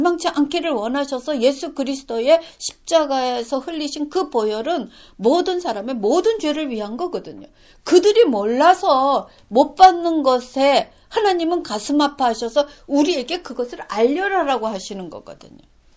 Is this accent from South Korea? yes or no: yes; South Korea; now in United States; 우린 지금도 미국 사람이라고 자기를 얘기를 하지 않고 한국 사람이라고 얘기를 해요.